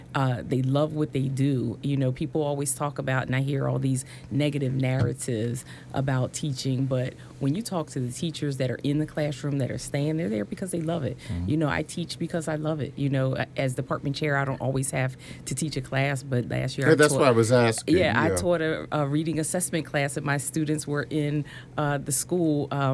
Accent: Philadelphia, Pennsylvania, United States; from Philadelphia, and I have people all the time fussing at me.

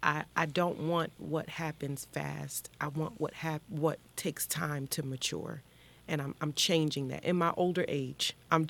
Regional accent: Connecticut, United States; because remember, we're from Connecticut.

